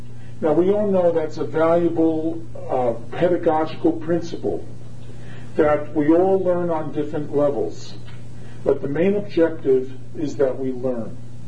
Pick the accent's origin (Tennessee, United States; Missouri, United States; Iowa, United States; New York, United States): New York, United States; Bronx; Growing up in the Bronx, I never in my wildest dreams would I have thought that I'd be standing here tonight